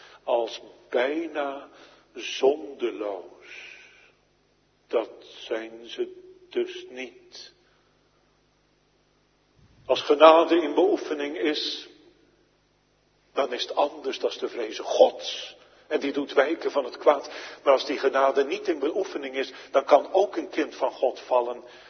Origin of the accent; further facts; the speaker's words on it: The Hague, South Holland, Netherlands; Ik zat als kind in Den Haag-Zuid aan de Leiweg, Hoeksteenwijklaan